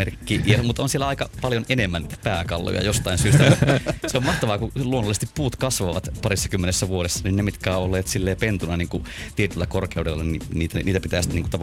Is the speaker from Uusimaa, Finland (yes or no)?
no; Raahe, North Ostrobothnia, Finland; Mä oon ollut kotikaupungissani Raahessa, josta vanhempani muuttivat pois Etelä-Suomeen.